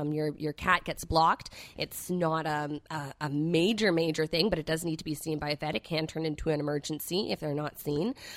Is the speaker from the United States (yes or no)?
no; Toronto, Ontario, Canada; I was in Scarborough for quite some time